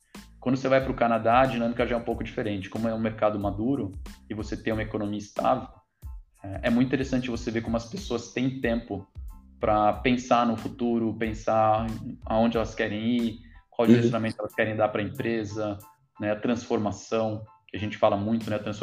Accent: Brazil; moved away; Pelo menos quando eu estava aí, eu saí do Brasil em 2014

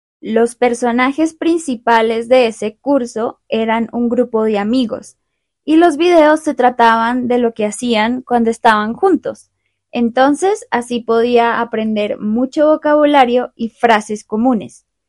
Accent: Bogotá, Colombia; first language Spanish; yo nací y crecí en Bogotá, en Colombia, y mi lengua materna es el español.

